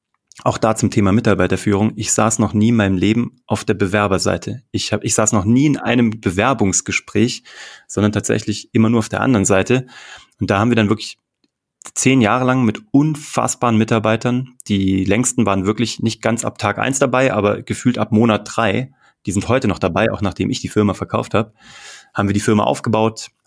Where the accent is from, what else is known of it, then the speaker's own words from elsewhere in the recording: Kassel, Hesse, Germany; Also ich habe mit 8 Jahren in Kassel, wo ich herkomme, angefangen zu zaubern